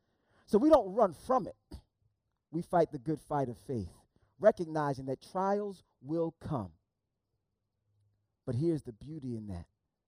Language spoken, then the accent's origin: English; New Jersey, United States; I grew up in Northeast New Jersey, right outside of New York City.